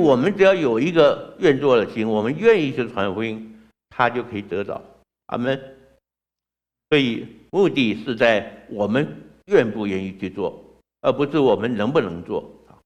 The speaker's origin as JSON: {"language": "Chinese", "country": "Taiwan", "said": "他说你不是本地人，我对我是台湾来的"}